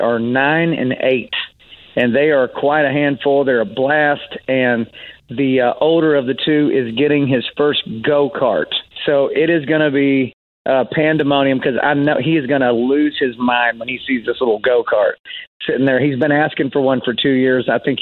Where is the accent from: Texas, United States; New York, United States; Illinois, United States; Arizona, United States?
Texas, United States; Amarillo; Yeah, I grew up in Texas, Amarillo, Texas, and always been a fan of the Longhorns.